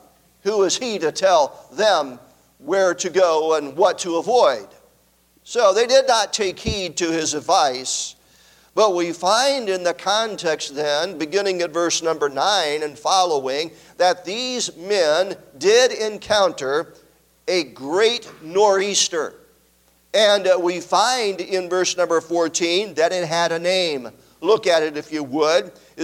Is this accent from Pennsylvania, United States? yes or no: no; Wisconsin, United States; I grew up in Wisconsin, well, at least my teen years in Wisconsin, and we'd have a similar kind of weather